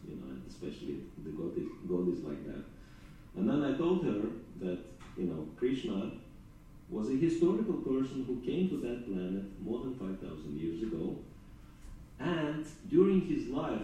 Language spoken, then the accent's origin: English; Russia; English is a second language; now in United Kingdom; I said, yeah, originally I'm from Russia.